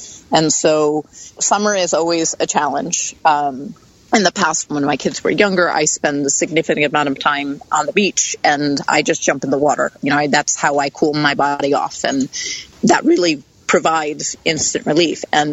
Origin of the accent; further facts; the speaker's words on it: East Coast, United States; I grew up in on the East Coast.